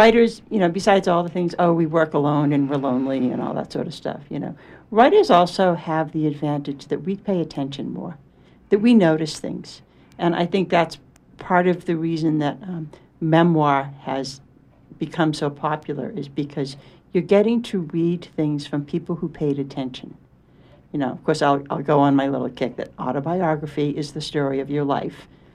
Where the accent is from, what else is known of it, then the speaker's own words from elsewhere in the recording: Freedom, Maine, United States; You know, I write stories about growing up in Freedom, Maine.